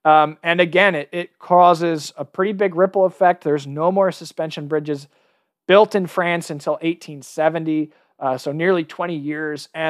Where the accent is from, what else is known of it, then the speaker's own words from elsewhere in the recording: United States; the thing is, Derek, as an American, if I've pissed off at least one Frenchman today, I've done my duty to God and my country.